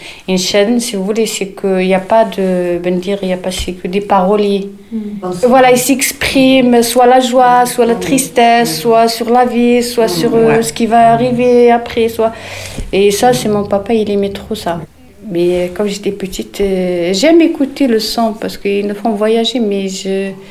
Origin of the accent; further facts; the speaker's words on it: Mohammedia, Casablanca-Settat, Morocco; je suis née à Rabat et ensuite on est allé habiter à Mohammedia, donc ça entre Casablanca et Rabat. Et moi j'ai grandi là, dans en bord de mer. Et à l'époque, quand j'étais petite, il y avait 2-3 maisons quoi.